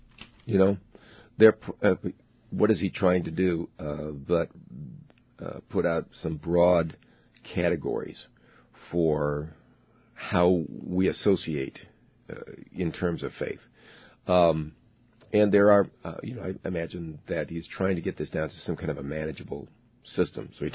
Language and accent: English; Chicago, Illinois, United States; So I grew up in South Chicago, same thing.